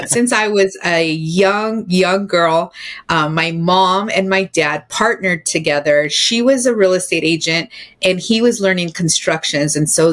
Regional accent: San Jose, California, United States; also born or lived in New York City; Originally San Jose, California, born and raised here. I lived here till I was about 19 years old. And then I moved to New York City

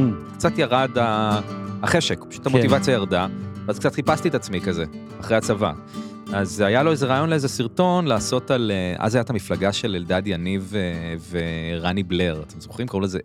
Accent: Ra'anana, Central District, Israel; now in Tel Aviv, Israel; אז אני מרעננה, אבל אני גר כמעט 10 שנים בתל אביב, עם הפסקה של שנה בירושלים.

